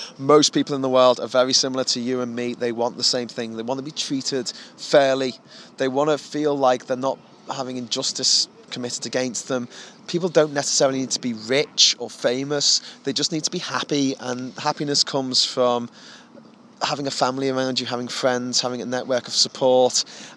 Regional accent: Liverpool, North West England, United Kingdom; I'm from Liverpool and I'm a very proud Liverpudlian, and I love my home city

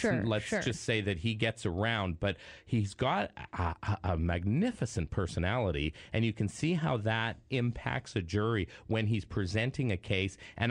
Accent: Canada; now in Los Angeles, United States; I grew up in Canada. I'm a Chicago Blackhawks fan.

